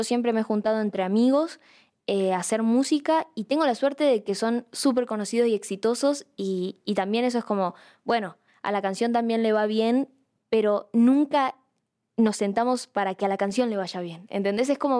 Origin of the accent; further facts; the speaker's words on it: Rosario, Santa Fe, Argentina; yo soy de Rosario